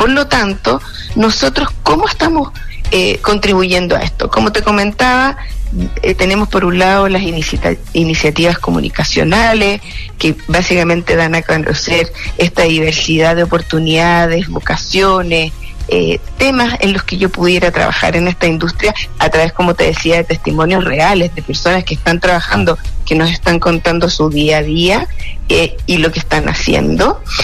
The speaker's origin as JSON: {"language": "Spanish", "country": "Chile", "said": "como chilenos todos, saber la importancia que tiene esta industria para el país"}